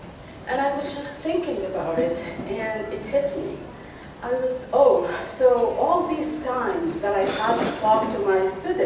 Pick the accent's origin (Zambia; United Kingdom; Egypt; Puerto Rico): Egypt; moved away as an adult; now in United States; I'm an immigrant from Egypt. I moved to the United States about 31 years ago.